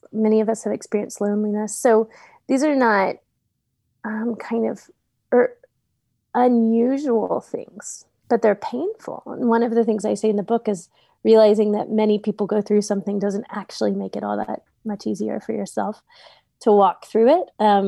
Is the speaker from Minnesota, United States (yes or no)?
no; Texas, United States; now in Pittsburgh, United States; We moved across the country from Austin to Pittsburgh, Pennsylvania, which is a lovely town. I should say that because it is a lovely town. But we were far from home. I'm a seventh generation Texan. So we have deep roots here.